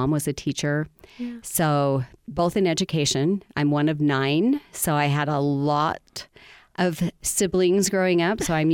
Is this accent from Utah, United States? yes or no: yes; Brigham City, Utah, United States; now in Morgan County, United States; So I actually grew up in Box Elder County. I'm from Brigham City originally, but I've been in Morgan County now for 26 years.